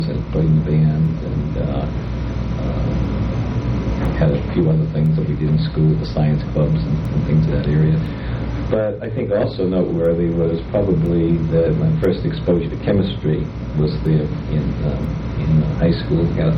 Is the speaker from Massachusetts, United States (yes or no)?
yes; Lowell, Massachusetts, United States; And so I grew up in Lowell, which is north of Boston, and went through grammar school and then through high school there in Lowell.